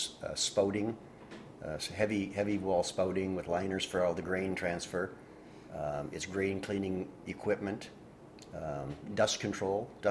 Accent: Thunder Bay, Ontario, Canada; Well, you're never far away from a grain elevator when you live in Thunder Bay. So I grew up on Empire Avenue in Port Arthur as a young man. And then when I married, my wife and I lived on Mary Street in Westport for a while, and then in Northwood

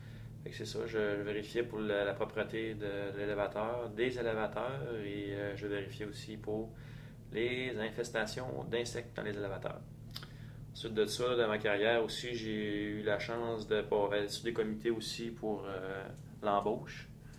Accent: Baie-Comeau, Quebec, Canada; now in Quebec City, Canada; J'ai 36 ans, j'habite à Québec maintenant depuis 8 ans. Je suis natif de Baie-Comeau

